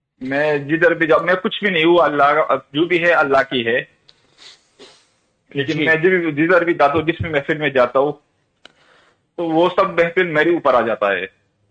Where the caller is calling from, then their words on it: United Arab Emirates; इमारात से बात कर रहा